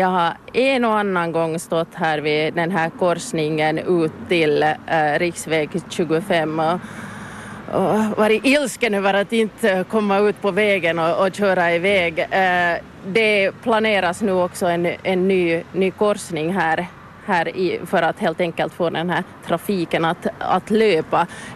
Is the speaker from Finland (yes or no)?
yes; Kirkkonummi, Uusimaa, Finland; jag är ursprungligen från Kyrkslätt Evitskog